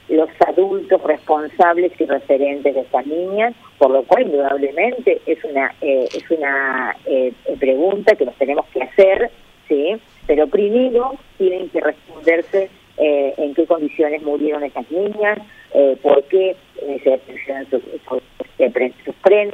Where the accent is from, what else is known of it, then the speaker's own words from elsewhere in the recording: Argentina; si fuera en mi país y murieran niñitas paraguayas o de la nacionalidad de que se trate, sería yo la primera y creo que el experto que tendría el mismo acompañamiento pidiendo a mi justicia, a la justicia argentina